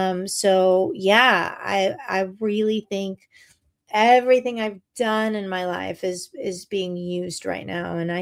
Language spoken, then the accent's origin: English; Pearl River, Louisiana, United States; also born or lived in New Orleans; I was raised in Louisiana, Pearl River, Louisiana. It's by the Honey Island Swamp.